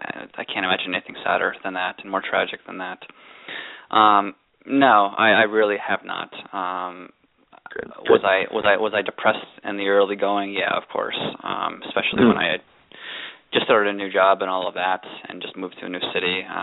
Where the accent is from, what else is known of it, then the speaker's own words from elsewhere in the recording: Connecticut, United States; I'm filing for disability here in Connecticut, in my home state.